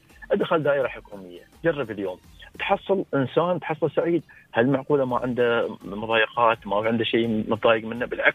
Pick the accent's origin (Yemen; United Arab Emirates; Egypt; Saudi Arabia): United Arab Emirates